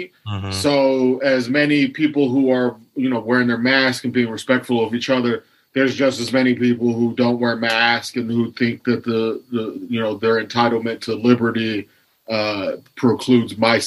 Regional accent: Lorain, Ohio, United States; So I'm in Ohio, but I'm actually in my hometown of Lorain, which is about a half hour west of Cleveland.

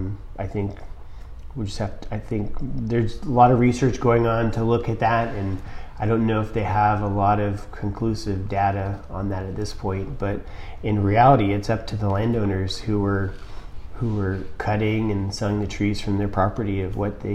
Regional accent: California, United States; I grew up here in the Bay Area, okay. Just outside San Francisco in the East Bay.

